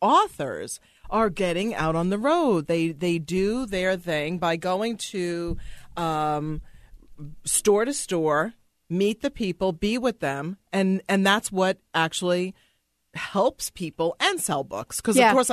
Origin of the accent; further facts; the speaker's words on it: Brooklyn, New York, United States; And I'm from Bay Ridge, Brooklyn.